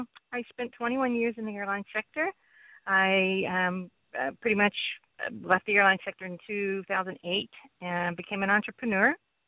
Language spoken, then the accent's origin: English; Baltimore, Maryland, United States; moved away as an adult; now in Dallas, United States; I'm not a Dallas native. I'm originally from the Northeast. I'm a native of Baltimore, actually. And back in the 90s, I migrated here